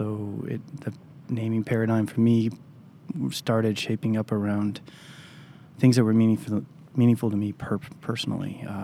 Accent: Boulder, Colorado, United States; I grew up in Boulder, Colorado.

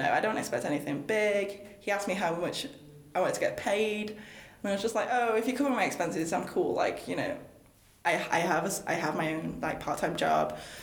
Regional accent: Manchester, North West England, United Kingdom; I live in Manchester. Manchester's my hometown. Manchester's my city. And I would love to share what I know about Manchester to everyone else.

